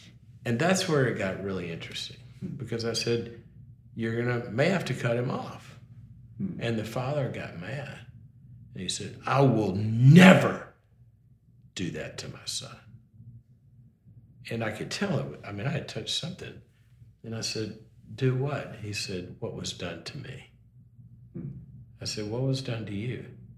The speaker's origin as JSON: {"language": "English", "region": "Mississippi", "country": "United States", "moved": "as an adult", "said": "I go to college, and I was from Mississippi. I went to SMU's in Dallas, and so I went a couple of states over, floating along as a college student."}